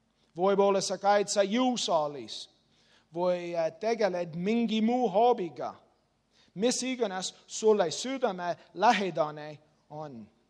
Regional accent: Canada; Estonian is a second language; Et minu kodumaa on Kanadas, see on teisel pool maailmas.

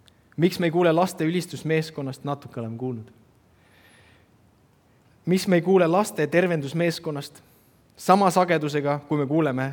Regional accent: Viljandi, Viljandi County, Estonia; kasvasime Viljandis üles, seal oli järve jooks

